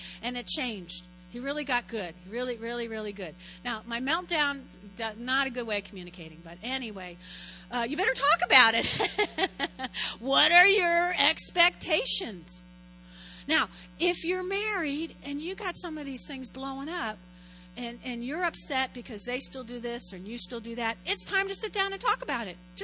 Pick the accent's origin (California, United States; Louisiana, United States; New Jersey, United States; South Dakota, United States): New Jersey, United States; also born or lived in Brooklyn; First off, I was born in Brooklyn, raised in North Jersey. They only had squirrels.